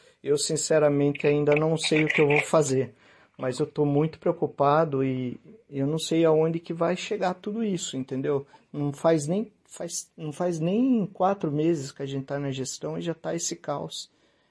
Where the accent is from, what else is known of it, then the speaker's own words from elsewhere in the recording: Mairinque, São Paulo, Brazil; eu sou de Mairinque, sabe?